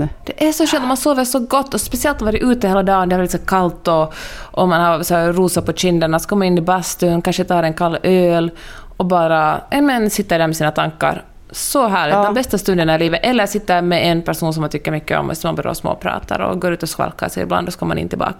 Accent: Finland; jag som finlandssvensk skulle knappast kunna läsa in en sån bok utan att folk gärna skulle föreställa sig en annan sorts person.

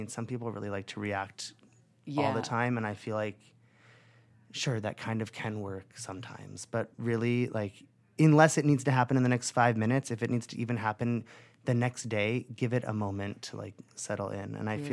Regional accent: California, United States; I grew up in California.

